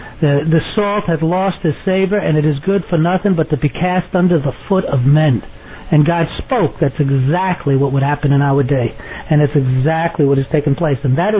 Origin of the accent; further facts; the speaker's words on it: New York City, New York, United States; and I grew up in New York City